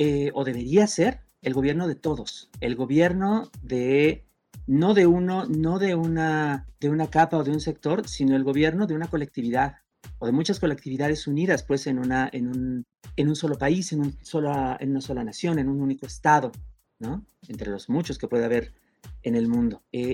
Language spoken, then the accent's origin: Spanish; Toluca, State of Mexico, Mexico; La saqué en mi tierra natal, en Toluca, tenía el código postal 50120, que era el de la casa de mi mamá